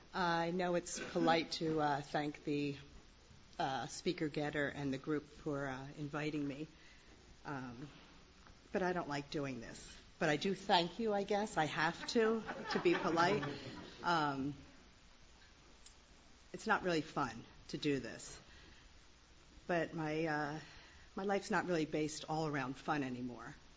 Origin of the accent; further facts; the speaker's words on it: Wilmington, Delaware, United States; I grew up in Wilmington, Delaware. I was one of six kids